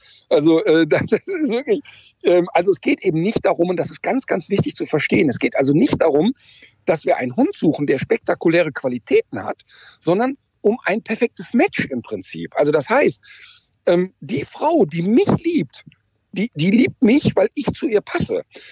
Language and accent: German; North Rhine-Westphalia, Germany; und ich komme aus dem Ruhrpott, der Ruhrpottler ist anders als der Berliner.